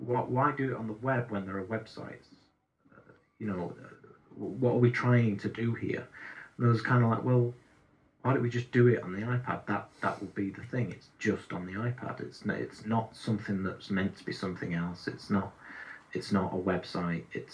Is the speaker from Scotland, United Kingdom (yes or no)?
no; Leeds, Yorkshire and the Humber, United Kingdom; accent: Yorkshire; now in Halifax, United Kingdom; I have been told I have a slight Yorkshire accent. I'm from Leeds originally, and that's where I am right now, but we live in Halifax. So, it's a mild Yorkshire accent, I would say.